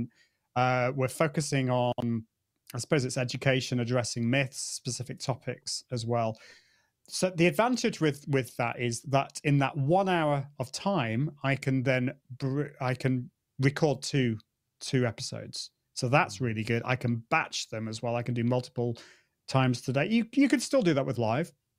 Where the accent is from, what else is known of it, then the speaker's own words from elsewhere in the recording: United Kingdom; But also, I'm British, like, and as Brits, we don't tell